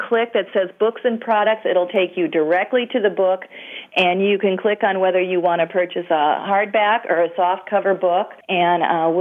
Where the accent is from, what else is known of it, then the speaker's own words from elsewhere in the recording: Wisconsin, United States; we would do that in our neighborhood where I was growing up in Wisconsin.